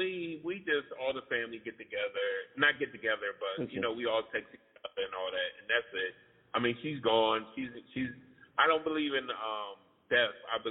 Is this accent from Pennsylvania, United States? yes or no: yes; Philadelphia, Pennsylvania, United States; I'm from Philly. What do you think?